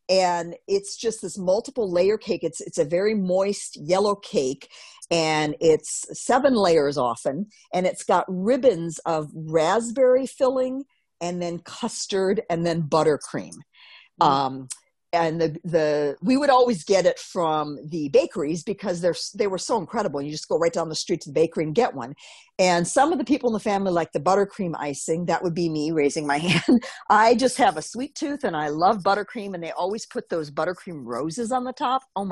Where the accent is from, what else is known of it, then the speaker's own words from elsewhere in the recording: Racine, Wisconsin, United States; And, then the other thing of growing up in Racine, Danish layer cake is, again, you know, when you grow up and you think, well, everything is like where I grew up, isn't it? So I was there 14 years